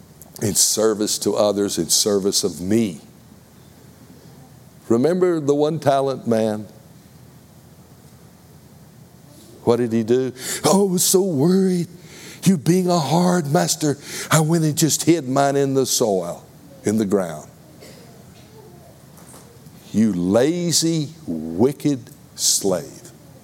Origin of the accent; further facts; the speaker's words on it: Texas, United States; accent: Texas; Nabai, maybe it's my Texas accent.